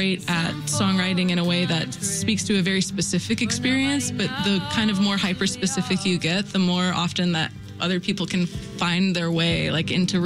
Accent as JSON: {"language": "English", "region": "Louisiana", "country": "United States", "said": "She's like a home state hero. I'm from Louisiana."}